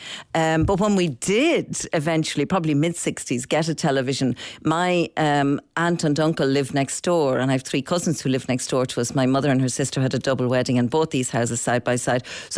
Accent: Dublin, Leinster, Ireland; born there; I was born in the Leinster nursing home.

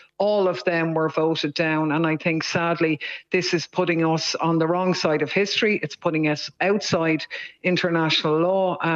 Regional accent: Ireland; we know very well as Irish people the persecution faced by Palestinians in the West Bank

